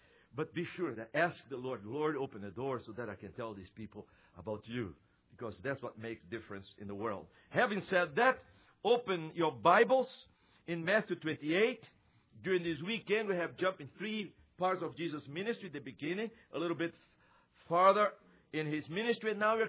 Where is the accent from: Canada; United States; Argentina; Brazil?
Brazil; English is a second language; Oh, where are you from? I said, I'm from Brazil. And my wife's from the Netherlands.